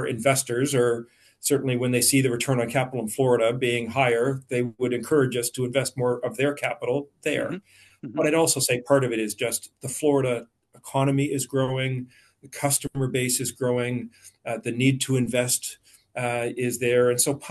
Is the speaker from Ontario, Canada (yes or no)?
yes; Ontario, Canada; now in Nova Scotia, Canada; Yeah, so I grew up in Ontario. I didn't grow up in Nova Scotia